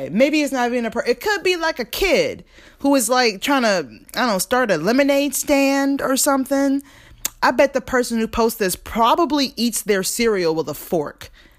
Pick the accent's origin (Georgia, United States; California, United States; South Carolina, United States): Georgia, United States; I'm from Georgia. Okay, so I have a lot of white friends, went to a lot of bars.